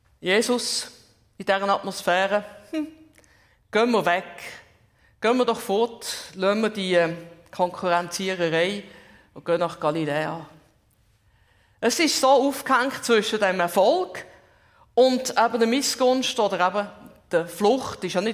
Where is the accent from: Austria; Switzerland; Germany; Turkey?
Switzerland; Zurich; accent: Swiss German mix; Vorher aufgewachsen bin ich am Zürichsee. Darum irgendwie eine Mischung von einem Schweizerdeutsch.